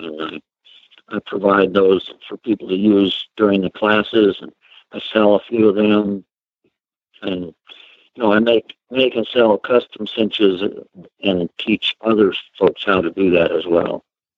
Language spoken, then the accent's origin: English; Ohio, United States; moved away; I grew up in Ohio, but I've been in Minnesota since 1970. So I'm almost considered a local.